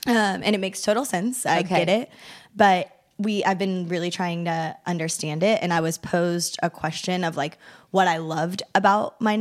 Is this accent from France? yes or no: no; Kansas City, Missouri, United States; I'm from Kansas City, so the Kansas City Chiefs was like, Chief, perfect.